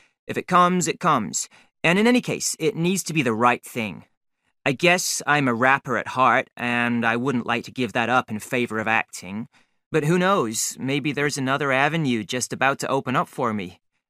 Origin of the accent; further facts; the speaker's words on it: Midwest, United States; Actually, I'm from the Midwest. We do a lot of skating there, so I already had some skills.